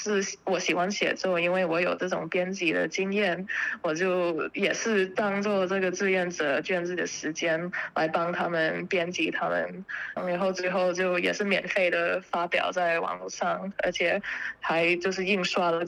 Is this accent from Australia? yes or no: yes; Australia; 因为我们从小都是在澳洲社会里